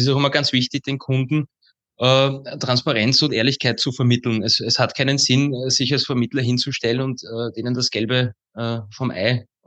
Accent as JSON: {"language": "German", "town": "Baden", "region": "Lower Austria", "country": "Austria", "tie": "born or raised there", "also_born_or_lived": "Vienna", "lives_now": "Wiener Neustadt, Austria", "said": "Ich bin ursprünglich ein gebürtiger Wiener, bin aber im Raum Baden bei Wien aufgewachsen und lebe nun seit schon gut über 11, 12 Jahren in Wiener Neustadt in Niederösterreich."}